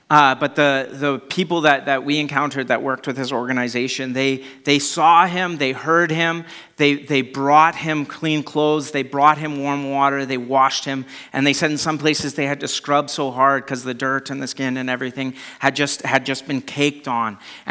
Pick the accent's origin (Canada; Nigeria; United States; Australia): Canada; We're so Canadian that we're like, I don't want to offend anybody.